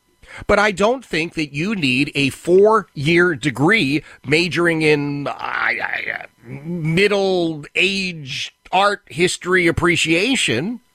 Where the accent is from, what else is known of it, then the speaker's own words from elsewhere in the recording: Philadelphia, Pennsylvania, United States; Labor Day, if you look back, was to salute the sorts of men that I grew up with in Philadelphia.